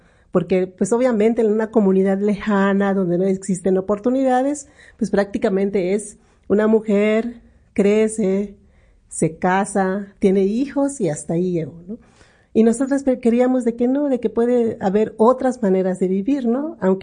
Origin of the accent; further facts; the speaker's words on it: San Antonio Sijó, Yucatán, Mexico; de Sijó, una comunidad maya que se llama San Antonio Sijó. Está como una hora y media de Mérida, Yucatán.